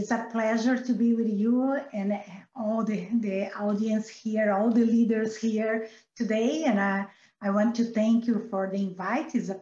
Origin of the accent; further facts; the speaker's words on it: Brazil; English is a second language; And as you can see by my accent, I am Brazilian, right? So I'm a Latin girl